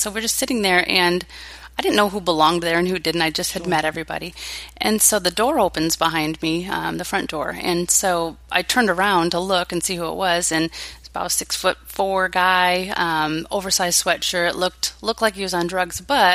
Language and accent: English; Chicago, Illinois, United States; also born or lived in Texas, United States / Wisconsin, United States; now in Maricopa County, United States; But I grew up in the Chicago area. I was born in Texas, but left when I was about 5, and so all my roots are there. And then I grew up in the Chicago suburbs, and then spent about 10 years in Wisconsin.